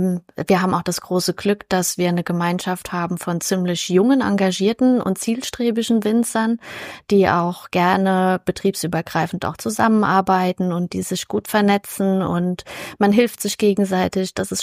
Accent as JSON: {"language": "German", "town": "Bechtheim", "region": "Rhineland-Palatinate", "country": "Germany", "tie": "born or raised there", "said": "Ja, genau. Ich sag immer, ich bin in Gummistiefeln mit der Flasche groß geworden"}